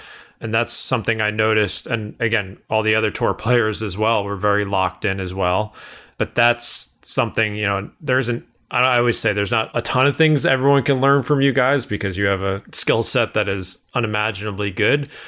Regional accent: Northeast, United States; I'm from the Northeast.

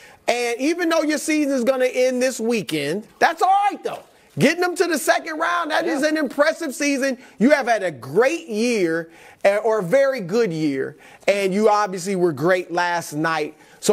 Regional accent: Cleveland, Ohio, United States; I will say this. I'm from Cleveland.

